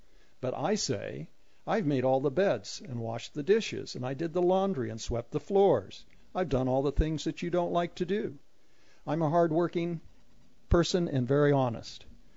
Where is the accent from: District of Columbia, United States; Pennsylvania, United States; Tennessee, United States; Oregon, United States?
Oregon, United States; Medford; In 1958, I got my first job picking pears in my hometown of Medford, Oregon.